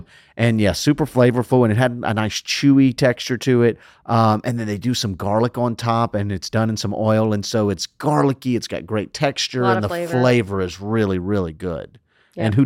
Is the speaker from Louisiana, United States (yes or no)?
yes; Louisiana, United States; Look, I'm a Cajun boy.